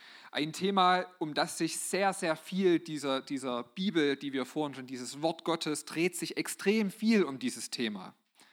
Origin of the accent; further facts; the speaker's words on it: Schneeberg, Saxony, Germany; Ich komme aus Schneeberg.